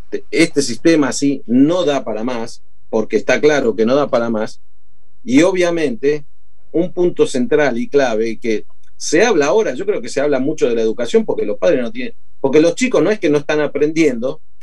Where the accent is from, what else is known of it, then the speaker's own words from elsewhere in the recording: Argentina; yo soy argentino, vivo en Argentina y sufro en Argentina, ¿no?